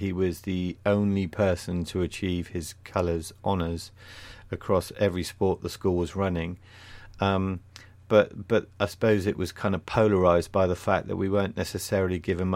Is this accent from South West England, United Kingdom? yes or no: yes; Sherborne, South West England, United Kingdom; I'm a local lad, yes. I was born in the Yetman in Sherborne. So family are based in Bradford Abbas, just between Yeovil and Sherborne.